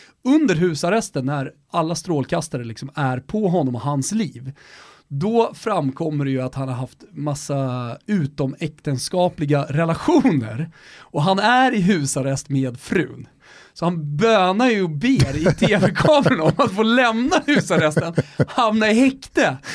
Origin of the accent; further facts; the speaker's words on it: Stockholm, Stockholm County, Sweden; vi säger färja för att vi är från Stockholm och vi har Ålandsfärjan.